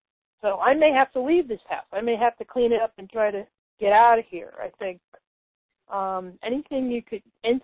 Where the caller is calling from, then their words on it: Connecticut, United States; I'm calling you from Connecticut.